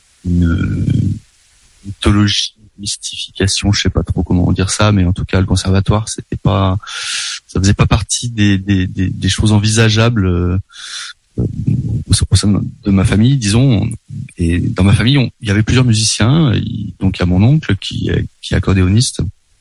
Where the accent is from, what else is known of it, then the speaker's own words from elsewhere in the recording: Auvergne-Rhône-Alpes, France; now in Lyon, France; Moi j'ai grandi en Auvergne, donc c'est la musique de ma région géographique, disons. Après je me suis déplacé à Lyon quelques années plus tard, je vis encore en région lyonnaise.